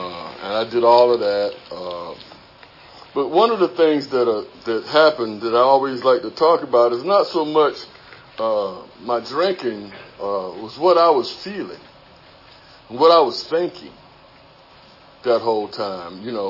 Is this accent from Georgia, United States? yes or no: yes; Savannah, Georgia, United States; I'm from Savannah, Georgia. And I was going home to see my brother